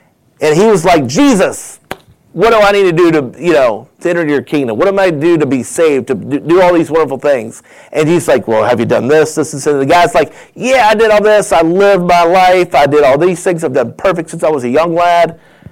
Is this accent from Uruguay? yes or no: no; United States; Because we as American people, we don't know everything that goes on.